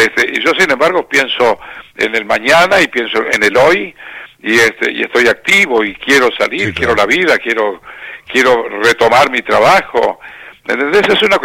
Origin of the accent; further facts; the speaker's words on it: Rosario, Santa Fe, Argentina; No, yo nací en Rosario.